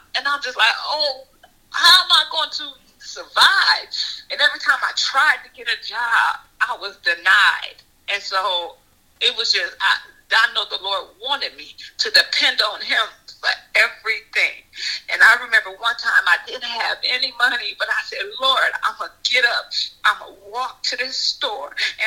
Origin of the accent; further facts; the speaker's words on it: Michigan, United States; now in Lancaster, United States; And so I'm from Michigan, and in Lancaster, California, it was the weather is like the same thing like in the East Coast weather.